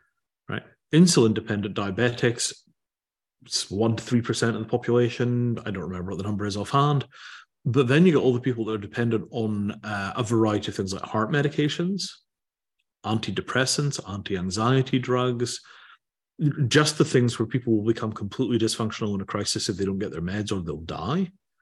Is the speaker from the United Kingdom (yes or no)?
yes; Scotland, United Kingdom; Being Scottish, I tend to be more differentiate, but you know, let's call it a fishing rod.